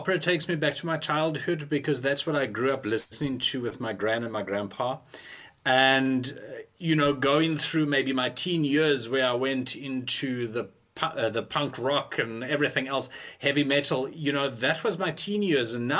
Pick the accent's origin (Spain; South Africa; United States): South Africa; moved away as an adult; now in China; I'm originally from South Africa.